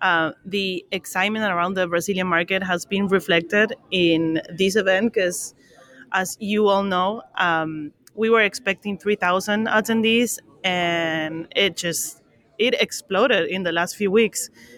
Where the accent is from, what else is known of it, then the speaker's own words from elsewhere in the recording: Buenos Aires, Argentina; I am from Buenos Aires, representing all the time Argentina, world champions.